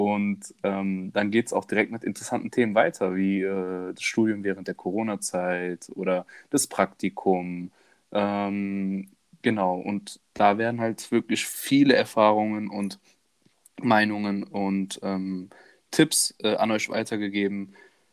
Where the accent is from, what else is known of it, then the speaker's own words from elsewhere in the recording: Cologne, North Rhine-Westphalia, Germany; So, ich komme aus Köln, studiere hier in Köln an der Makromedia-Hochschule internationales Management.